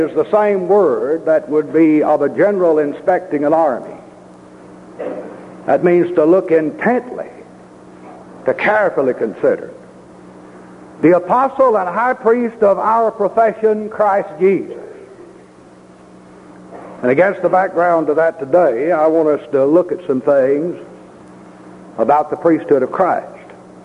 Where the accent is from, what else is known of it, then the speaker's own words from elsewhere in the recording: Alabama, United States; He mentioned the fact that I'm from Alabama.